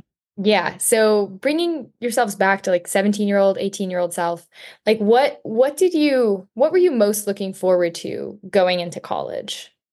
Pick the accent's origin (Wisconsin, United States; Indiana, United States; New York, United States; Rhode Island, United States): Wisconsin, United States; Hudson; And I'm originally from Hudson, Wisconsin.